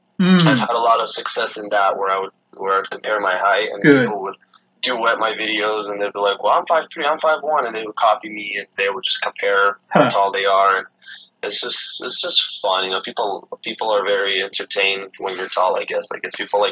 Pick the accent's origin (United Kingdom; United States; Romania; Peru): Romania; I come from Romania, and people always say I give the vampire vibe.